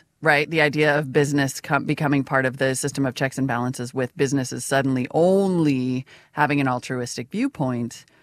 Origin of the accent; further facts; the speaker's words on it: Midwest, United States; I'm a Midwesterner and I'm uncomfortable with compliments